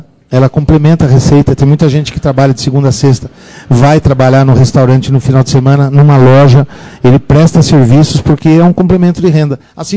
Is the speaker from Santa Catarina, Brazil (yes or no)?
no; Canguera, São Paulo, Brazil; É, sou lá de Canguera.